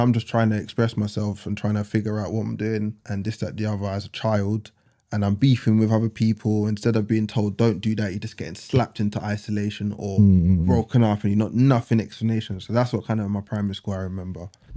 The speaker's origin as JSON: {"language": "English", "town": "Luton", "region": "East of England", "country": "United Kingdom", "tie": "born or raised there", "said": "we was going to talk about really like growing up in Luton."}